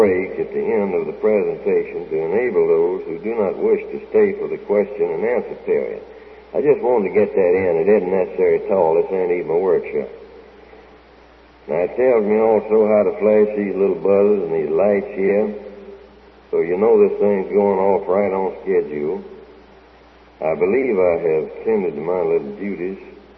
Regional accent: Mississippi, United States; from Mississippi.

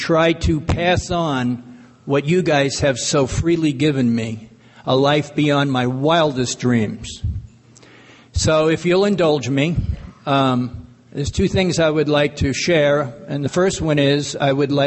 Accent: New York, United States; now in Arizona, United States; I grew up in New York, Long Island. Yeah. All right. I'm still a New Yorker at heart. Even though my office in Arizona

